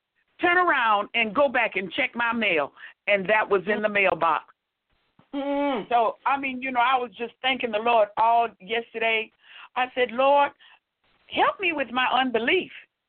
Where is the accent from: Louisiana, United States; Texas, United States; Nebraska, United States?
Texas, United States; moved away; because I'm from Texas where it's hot and it's very cold here.